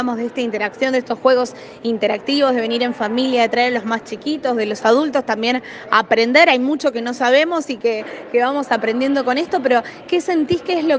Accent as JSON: {"language": "Spanish", "region": "Santa Fe", "country": "Argentina", "said": "si somos santafesinos, digo, para toda la gente que nos escucha de la provincia de Santa Fe"}